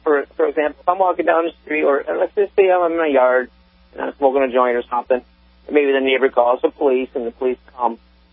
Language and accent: English; New York, United States; I'm from Central New York.